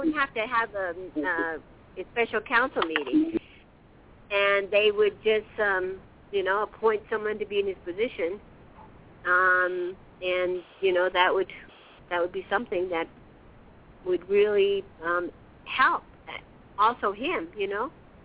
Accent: Navajo Nation, United States; I mean, when people say, where are you from, when I'm traveling around, I say, you know, the Navajo Nation. I'm Diné.

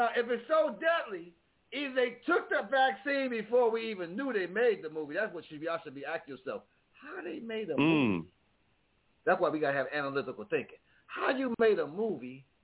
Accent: Miami, Florida, United States; Now, I'm from Wade County. You know, we love the heat. We love y'all. Wade County.

